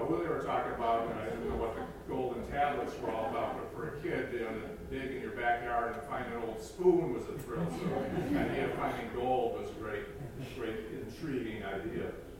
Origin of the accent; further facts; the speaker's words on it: New York, United States; I grew up near the Erie Canal, and I used to, in the summer afternoons, watch barges go through the locks up there.